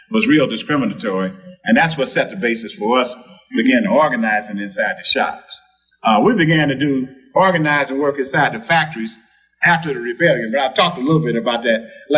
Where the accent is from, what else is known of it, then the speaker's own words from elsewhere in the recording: Detroit, Michigan, United States; Well, let me tell you, I'm homegrown. I was born here in Detroit in September the 6th, 1941, at the old St. Alban Hospital.